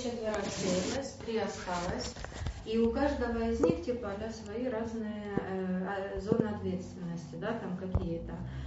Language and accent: Russian; Ukraine; они в Германии, я из Украины, у меня другие цели, приоритеты